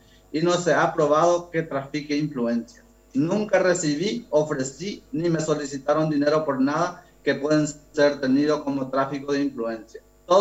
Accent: Alto Paraná, Paraguay; quiero decirle a la ciudadanía y a mi pueblo alto paranaense

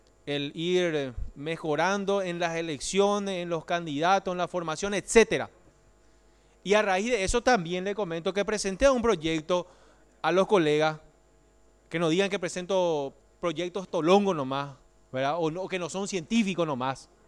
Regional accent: Ciudad del Este, Alto Paraná, Paraguay; en mi caso que soy de Ciudad del Este

